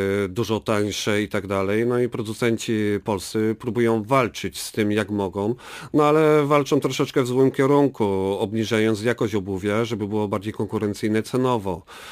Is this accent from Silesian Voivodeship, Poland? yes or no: no; Paszkówka, Lesser Poland, Poland; ja pochodzę z takiej miejscowości Paszkówka. Jest to miejscowość położona niedaleko Kalwarii Zebrzydowskiej i tam jest generalnie nie tylko zagłębie meblarskie, ale także i obuwnicze.